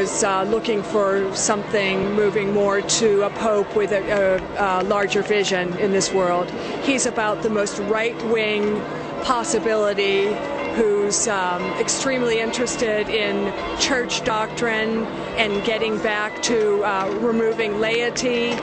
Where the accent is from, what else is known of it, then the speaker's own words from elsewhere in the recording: Pennsylvania, United States; moved away; I'm an American from Pennsylvania. I've lived here for 20 years